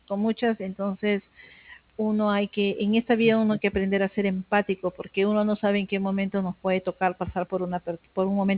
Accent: Peru; now in Santiago, Chile; Sí, soy peruana. Pero vivo acá en Chile, en Santiago.

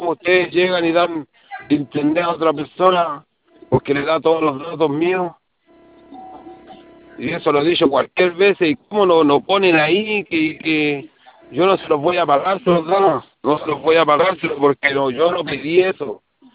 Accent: Estación Central, Santiago Metropolitan Region, Chile; yo soy de Estación Central

